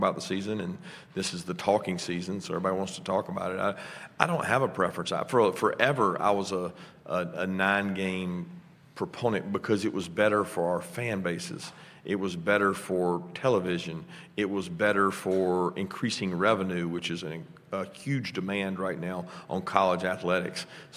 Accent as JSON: {"language": "English", "region": "Georgia", "country": "United States", "tie": "born or raised there", "said": "I grew up in Southwest Georgia, where, you know, it's easier to get to Auburn than it was Georgia from where I lived."}